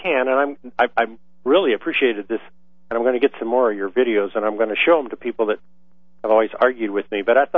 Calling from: Florissant, Colorado, United States; I'm calling from Florissant, Colorado.

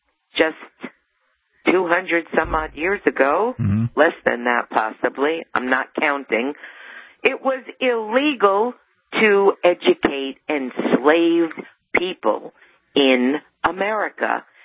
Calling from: Charleston, South Carolina, United States; I'm calling from Charleston.

